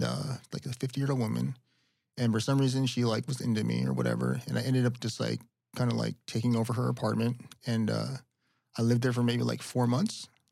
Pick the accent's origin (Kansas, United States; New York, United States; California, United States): California, United States; also born or lived in Los Angeles; No, I was in the Bay Area. Then when I was 18, I came